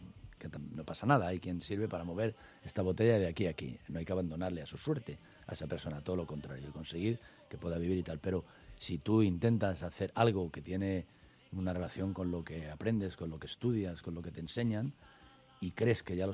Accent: Madrid, Community of Madrid, Spain; Yo soy del Paseo de las Delicias, del barrio de las Delicias.

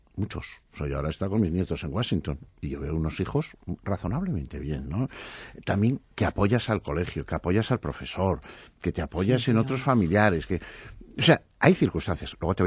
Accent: Estella, Navarre, Spain; Y entonces ya le dije, bueno, yo soy de Estella.

